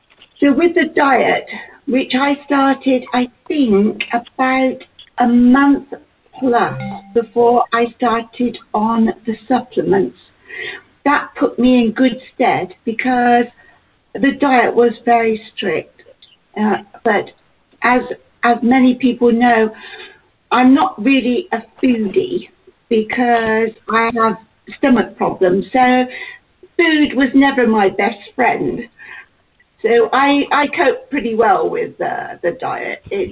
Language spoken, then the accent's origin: English; England, United Kingdom; and I'm from England.